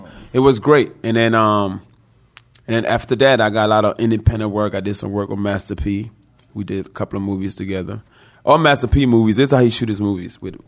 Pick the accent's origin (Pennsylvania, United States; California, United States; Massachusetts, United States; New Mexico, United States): Pennsylvania, United States; Philadelphia; I was raised in Philly, so when I did that movie, I was in Philly.